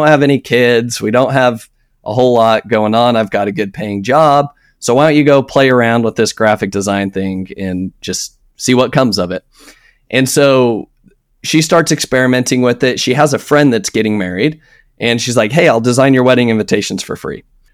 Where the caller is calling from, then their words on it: Flower Mound, Texas, United States; I'm in Dallas, Texas, or if we want to get really specific, Flower Mound, Texas.